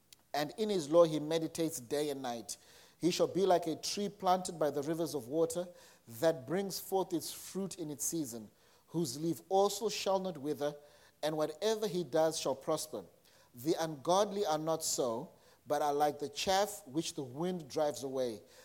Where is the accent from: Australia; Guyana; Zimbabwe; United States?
Zimbabwe; I grew up in Zimbabwe, it was either you passed or you failed.